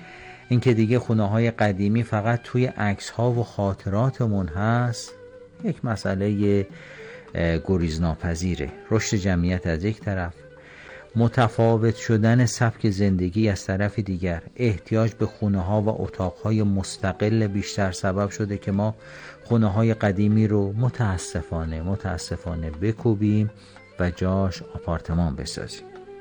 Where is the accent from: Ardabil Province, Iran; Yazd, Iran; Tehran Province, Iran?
Ardabil Province, Iran; Ardabil; نه به عنوان یک کسی که به هر حال اردبیلی هستم، بلکه به عنوان یک ایرانی علاقمند هستم